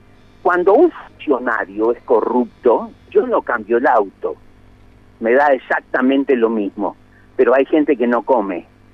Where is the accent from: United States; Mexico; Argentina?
Argentina